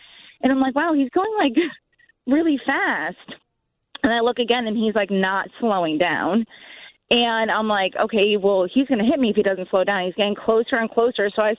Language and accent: English; Clinton, Connecticut, United States; I was leaving my hometown, which is Clinton, and I was on from 63. I was going on 95 to go to the gym, which would be at 64.